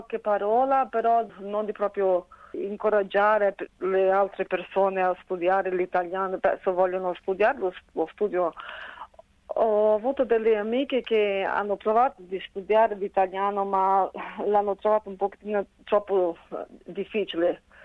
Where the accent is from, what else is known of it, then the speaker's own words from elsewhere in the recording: Australia; sono cresciuta qui in Australia e parlo l'inglese tutto il giorno, però l'italiano fa parte della mia identità, il dialetto fa parte della mia identità.